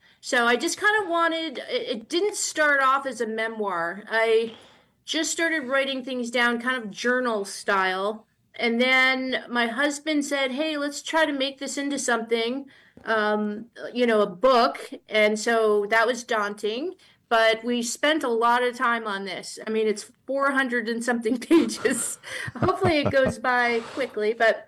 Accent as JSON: {"language": "English", "region": "Connecticut", "country": "United States", "tie": "born or raised there", "lives_now": "Alaska, United States", "said": "I grew up on a farm in Connecticut and we had a tennis court and a swimming pool."}